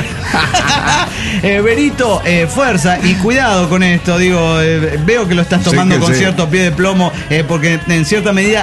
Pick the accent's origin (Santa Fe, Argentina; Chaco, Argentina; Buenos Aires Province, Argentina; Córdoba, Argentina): Chaco, Argentina; yo soy del Chaco y queda lejos.